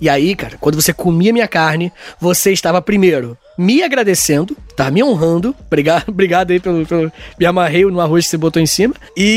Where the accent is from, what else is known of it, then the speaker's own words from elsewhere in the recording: Rio de Janeiro, Brazil; Eu não faço a menor ideia, eu sou do Rio de Janeiro, cara.